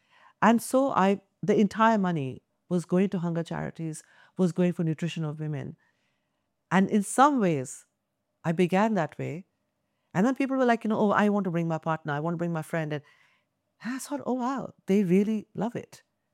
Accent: India; when I was growing up in India

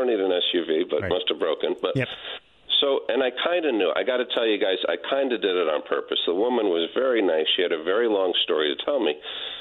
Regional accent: New Haven, Connecticut, United States; I grew up in New Haven. I got three kids.

